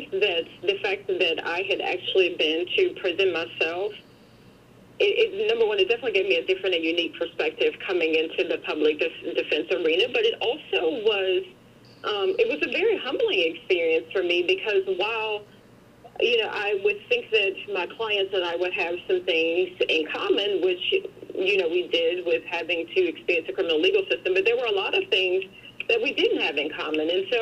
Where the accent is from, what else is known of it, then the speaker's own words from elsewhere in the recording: Franklin, United States; Yes, ma'am. Born and raised in Franklin, and a lot of my family is actually still living there now.